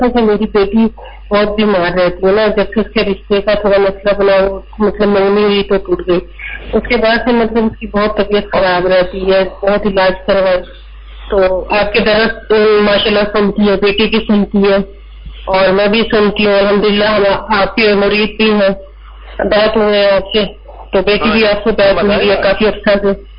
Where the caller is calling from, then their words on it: Spain; میں اسپین سے بات کر رہی ہوں.